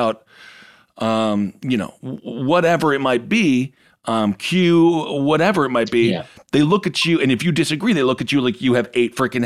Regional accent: Wisconsin, United States; I'm from Wisconsin. So there's many, many people wake up in Wisconsin with a hangover

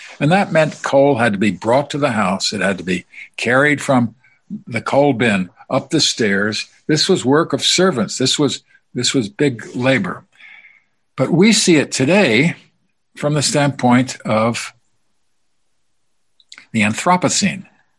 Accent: London, United Kingdom; I remember this as a child because I grew up in London

